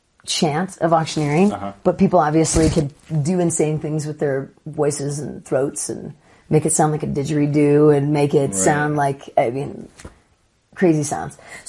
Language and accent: English; North Dakota, United States; And, you know, we're from North Dakota, auctions happen and they're around